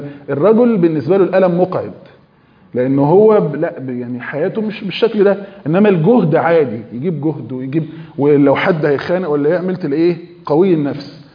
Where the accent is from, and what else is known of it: Egypt